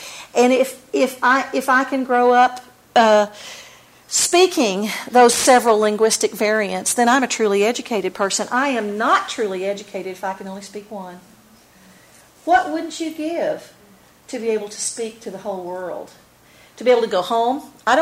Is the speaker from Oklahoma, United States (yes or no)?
yes; Oklahoma, United States; accent: Oklahoma; I am not going to give up my Oklahoma accent for anything. And believe me, they tried to stomp it out of me.